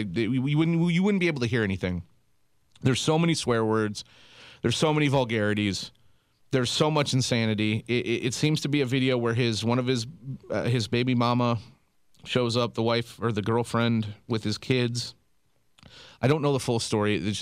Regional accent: East Coast, United States; I come from the East Coast, and like you said, that's just kind of a way of life there.

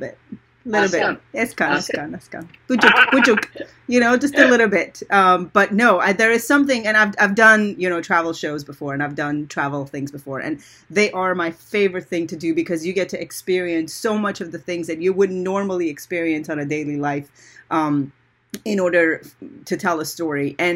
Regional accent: Iran; I actually grew up in Iran. I don't know if you know this, but I grew up in Iran

